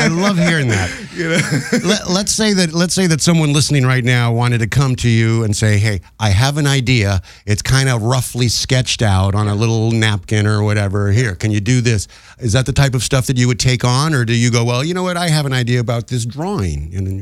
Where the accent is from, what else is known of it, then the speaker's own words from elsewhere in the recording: Bronx, New York, United States; See, I was raised in the Bronx in a big city.